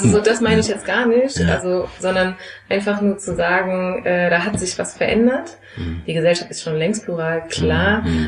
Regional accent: Frankfurt, Hesse, Germany; born or raised there

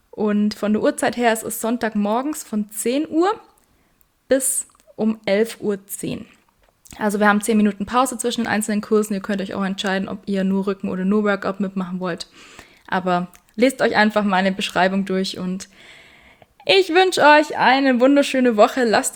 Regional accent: Weißenhorn, Bavaria, Germany; ich komme aus Weißenhorn

